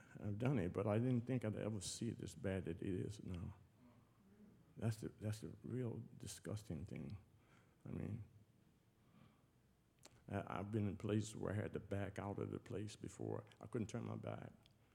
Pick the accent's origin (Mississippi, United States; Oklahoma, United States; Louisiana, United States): Mississippi, United States; Jackson; I'm from Jackson, Mississippi. I was born in 1940. I'm 1 year older than Emmett Till.